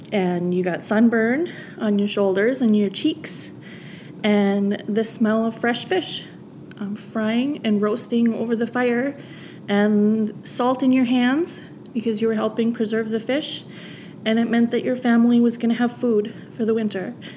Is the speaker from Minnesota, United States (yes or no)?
yes; White Earth, Minnesota, United States; I was born and raised on the Becker County on the White Earth Reservation